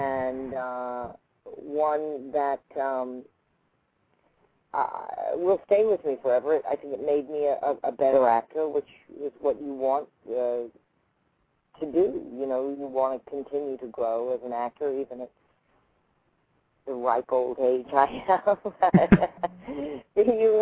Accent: United States; But I was a little frightened of going to Cairo as an American, and I was a little wary.

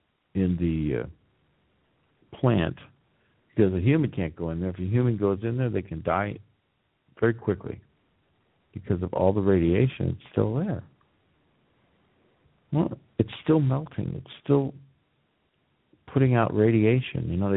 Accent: Washington, United States; in my home state of Washington, the United States, we're talking about starfish sort of melting.

